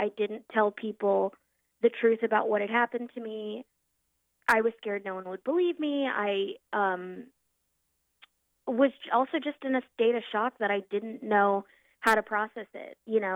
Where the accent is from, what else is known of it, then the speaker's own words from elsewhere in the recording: Norfolk, Virginia, United States; so I transferred to Old Dominion University, which is in my hometown of Norfolk, and I commute to school to finish out the rest of my bachelor's.